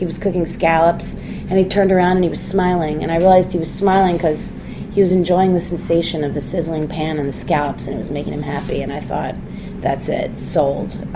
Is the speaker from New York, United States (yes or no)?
yes; New York, United States; Yeah, I'm a New Yorker.